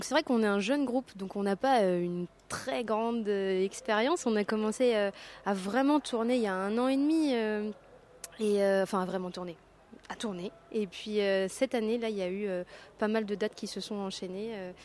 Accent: Blain, Pays de la Loire, France; Moi, personnellement, je viens de Blain. C'est une petite ville juste à côté de Nancy, donc je suis bien locale.

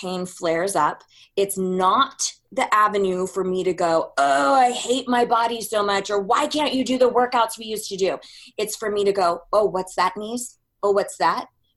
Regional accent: California, United States; from where I was raised in California, it was being the totally girl.

